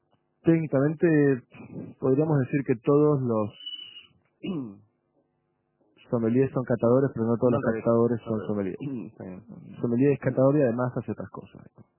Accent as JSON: {"language": "Spanish", "country": "Argentina", "tie": "born there", "also_born_or_lived": "Denmark", "said": "Yo nací en Argentina, pero soy descendiente de dinamarqueses. Mi padre tiene pasaporte dinamarqués, yo lo tengo. Viví ahí un tiempo."}